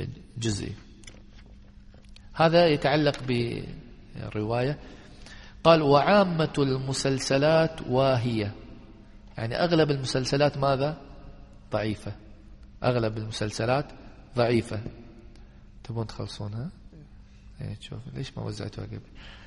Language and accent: Arabic; Damascus, Damascus Governorate, Syria; وحصل لي إسنادها وأنا أيضا من دمشق، يعني مسلسل بأهل دمشق.